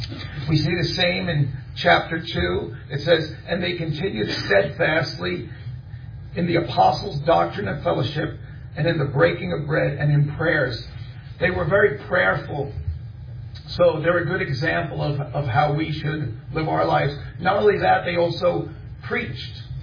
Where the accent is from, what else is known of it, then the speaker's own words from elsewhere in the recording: Long Island, New York, United States; I'm from Long Island, New York, and like you said, our ministry is cross-country evangelism